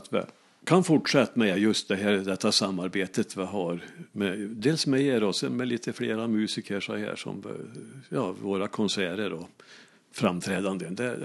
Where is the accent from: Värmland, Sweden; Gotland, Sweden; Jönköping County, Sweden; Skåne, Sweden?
Värmland, Sweden; Ransby; Så jag skriver en bok nu om Ransby. Det är min hemby